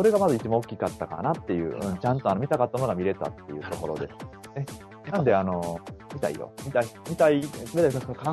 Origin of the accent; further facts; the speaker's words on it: Hyogo, Japan; 地元の兵庫県でもやってるんですけど